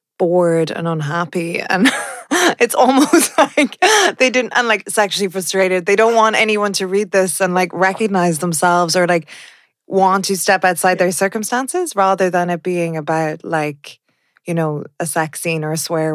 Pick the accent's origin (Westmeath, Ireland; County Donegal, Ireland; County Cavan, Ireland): Westmeath, Ireland; Mullingar; even though I'm from Mullingar.